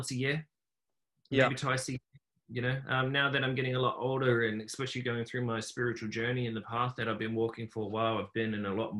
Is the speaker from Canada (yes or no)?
no; Hamilton, Waikato, New Zealand; So originally I'm from New Zealand. I was born in a place called Hamilton, which is the center of the North Island. Born into a big family.